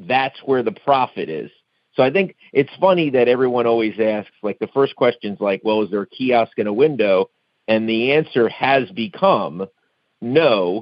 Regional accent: New York, United States; Well, as a kid growing up in New York, you know, I won my World Series in the third grade

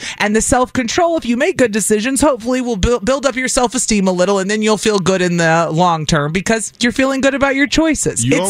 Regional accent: the South, United States; accent: Wisconsin twang; moved away; And I'm Wisconsin twang. Because mm-hmm. we grew up in the South, and then we both moved away.

